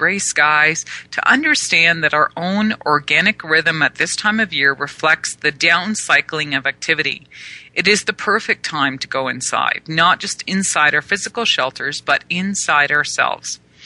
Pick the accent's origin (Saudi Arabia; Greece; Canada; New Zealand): Canada; I mean, not Canadian, but I am Canadian.